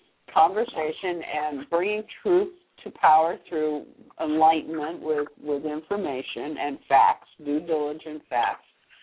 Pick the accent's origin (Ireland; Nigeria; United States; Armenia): Ireland; Well, yeah, I'm Irish